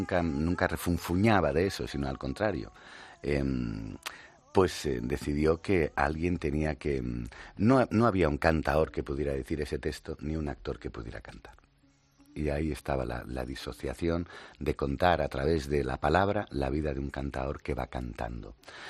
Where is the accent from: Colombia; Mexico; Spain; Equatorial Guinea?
Spain; Basque Country; Sí, yo me siento muy orgulloso y me siento muy, muy vasco.